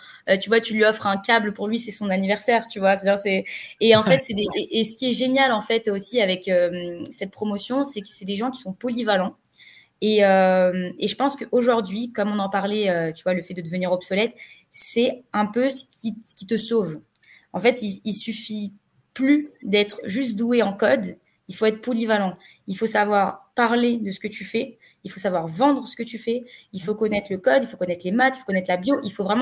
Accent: France; moi, en tant que Française

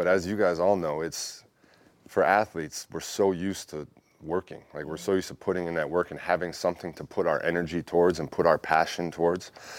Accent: Wisconsin, United States; I'm from Wisconsin, so like Green Bay, you know, it's not a major city

